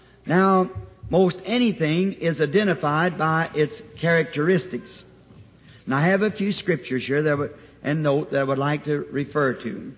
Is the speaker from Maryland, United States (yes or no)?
no; Tucson, Arizona, United States; I come from Tucson, where it's really good and dry